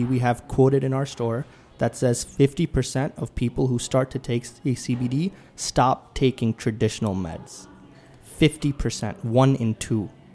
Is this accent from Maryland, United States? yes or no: yes; Maryland, United States; No, we were both raised in Howard County, yeah. Maryland.